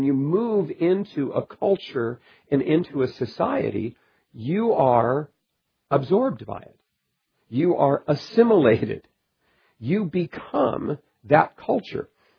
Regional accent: United States; I don't speak Italian. I don't act Italian. You know, I'm not Italian anymore. I'm American. And that's just second generation.

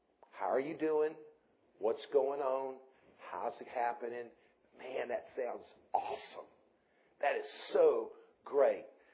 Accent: Columbia, South Carolina, United States; But I grew up in Columbia, and Columbia was only 90 miles away.

